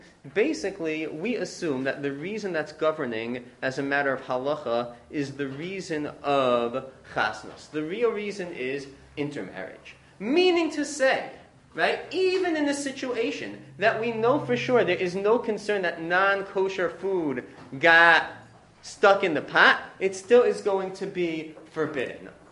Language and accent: English; Lawrence, United States; I grew up in Lawrence, so they used to speak about in Lawrence how there was an epidemic called maids.